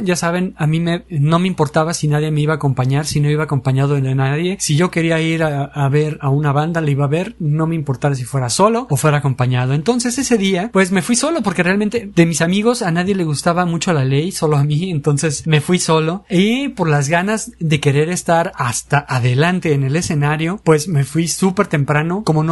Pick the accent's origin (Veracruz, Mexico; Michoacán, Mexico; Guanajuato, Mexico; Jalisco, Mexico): Jalisco, Mexico; Guadalajara; saben que soy de Guadalajara.